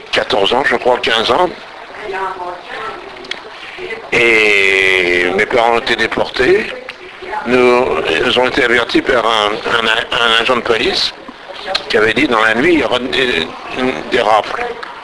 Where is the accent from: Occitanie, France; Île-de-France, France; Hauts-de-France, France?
Île-de-France, France; Paris; born there; Je suis né à Paris, à l'hôpital Rothschild, le 9 janvier 1926.